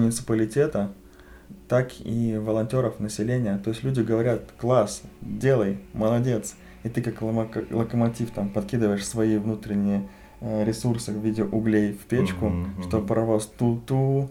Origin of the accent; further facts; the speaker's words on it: Yoshkar-Ola, Mari El, Russia; И возвращаясь в родной город, я всегда думал, Ишкар-Ола на уровне других российских городов выглядит достаточно неплохо.